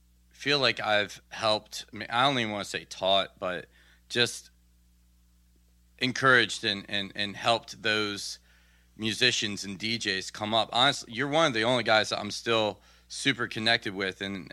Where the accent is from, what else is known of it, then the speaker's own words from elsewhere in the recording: Washington, District of Columbia, United States; the good old-fashioned morning show that I grew up in Washington, D.C., man.